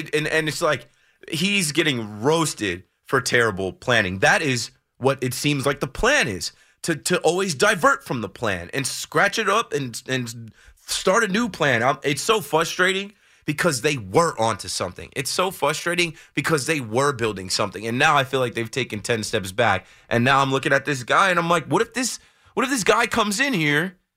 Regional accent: New Jersey, United States; I'm a Nets fan because I'm from New Jersey. I picked the team.

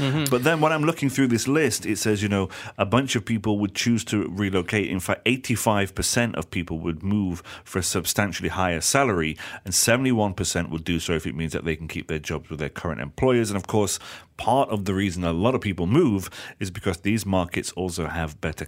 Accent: England, United Kingdom; now in Malaysia; Dude, I'm English, you know.

